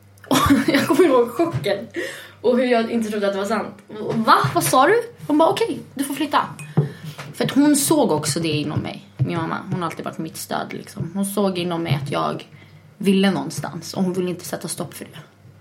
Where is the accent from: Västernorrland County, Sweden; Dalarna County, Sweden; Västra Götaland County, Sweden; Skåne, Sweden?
Dalarna County, Sweden; Falun; Jag kommer från Falun.